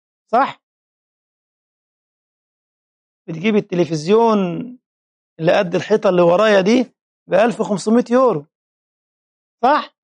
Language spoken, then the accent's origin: Arabic; Egypt; وانا قلت لكم قصة عامل نفسه من بنها دي عندنا في مصر